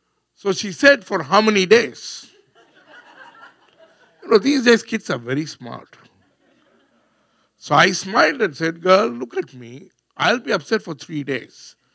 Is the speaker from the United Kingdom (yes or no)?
no; India; So in India, I'm an Indian man. In India, it's very different.